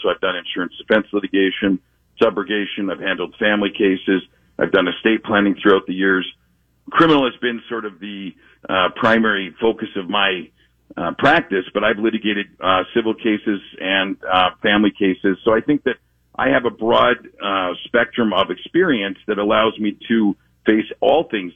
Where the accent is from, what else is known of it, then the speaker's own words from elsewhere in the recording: Canada; moved away as an adult; now in Washington County, United States; I was born and raised in Canada, so I'm a Canadian. I immigrated to this country. I came to Wisconsin in 1999 to attend Marquette Law School. I now reside in Washington County. My wife and I have lived there for the last 2 years